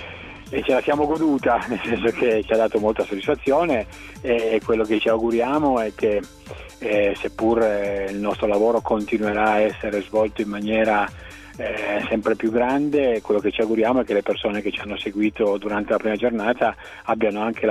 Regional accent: Piedmont, Italy; io sono piemontese

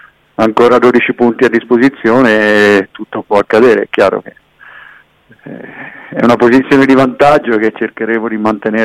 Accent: Pisa, Tuscany, Italy; anche se sono pisano e quindi sono di un potenziale avversario per il salto di categoria

